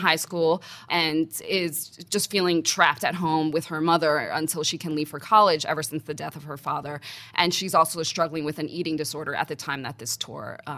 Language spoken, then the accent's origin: English; New York, United States; born there; first language Chinese; I was born here. I was born in New York. So were my sisters. My parents emigrated first from China, then to Taiwan, and then to America in the early 70s.